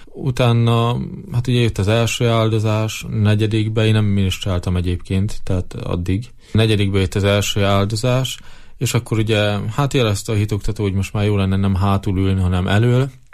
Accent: Vámosgyörk, Heves, Hungary; Vámos Györkön éltem életem nagy részét a szeminárium előtt.

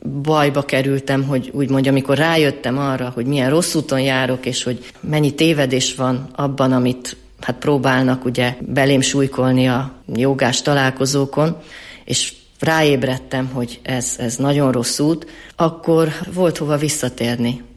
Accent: Romania; Azért viszont, hogy magyar vagyok, azért volt több összetűzés. Még külföldön is, amikor megkérdezték, hogy milyen nemzetiségű vagyok, és én mondtam, magyar vagyok Romániából

